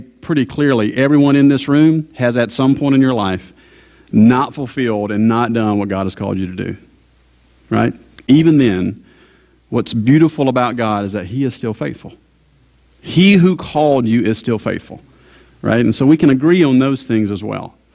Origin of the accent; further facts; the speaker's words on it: Georgia, United States; I am, though, from the Deep South. I grew up, was born and raised in Georgia, so go Dogs from yesterday.